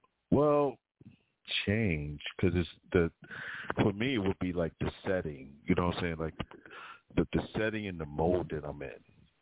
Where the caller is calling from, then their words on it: Brooklyn, New York, United States; I'm calling from Brooklyn.